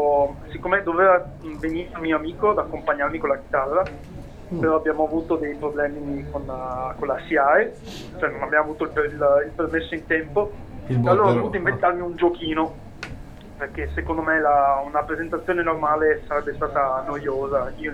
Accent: Veneto, Italy; so che da Veneto è un po' brutto da dire

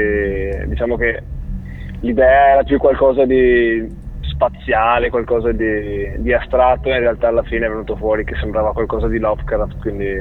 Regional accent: Venice, Veneto, Italy; dato che veniamo da Venezia, abbiamo optato per qualcosa che rappresentasse abbastanza la provenienza del gruppo.

